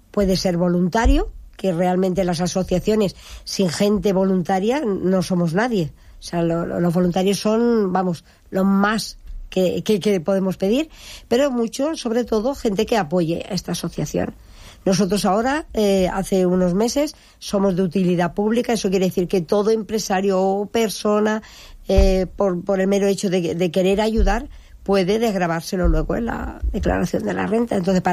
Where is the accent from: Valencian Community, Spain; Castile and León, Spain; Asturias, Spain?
Valencian Community, Spain; Altea; es mi pueblo, que es Altea.